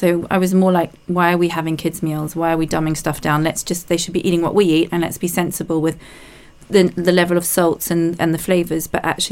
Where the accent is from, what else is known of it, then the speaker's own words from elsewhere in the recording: New Zealand; I came from New Zealand. I had my first kid at 22.